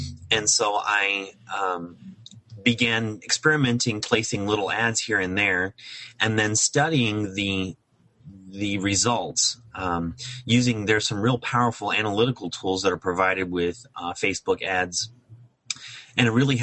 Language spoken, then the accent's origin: English; Cincinnati, Ohio, United States; moved away as an adult; now in Florida, United States; I'm originally from Cincinnati, Ohio. I moved to Florida about 10 years ago.